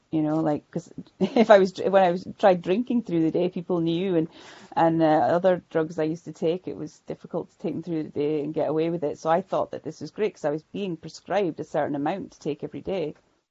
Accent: Shetland, Scotland, United Kingdom; from Shetland. Shetland is a little, for any of those of you that don't know, Shetland is a little island. It's about as far north as it is as far north as you can go and still be in the UK.

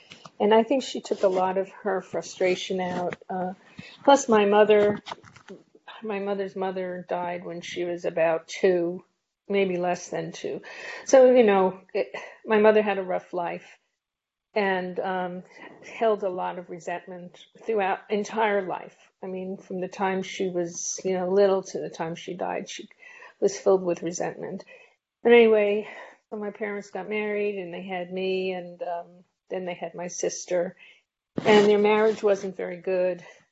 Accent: Brooklyn, New York, United States; moved away as an adult; also born or lived in Virginia; now in Italy; I currently live in Italy, but I was born in 1950 in Brooklyn, New York, and I lived there until 1992. At that time, I moved to Northern Virginia with my job, and now I currently live in Italy.

